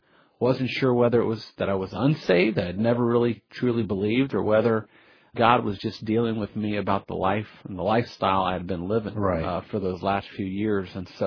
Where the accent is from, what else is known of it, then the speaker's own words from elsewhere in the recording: Miami, Florida, United States; I grew up in Miami, Florida, and every Sunday, my mom and dad were very faithful to pack my siblings and myself up in the car and take us to church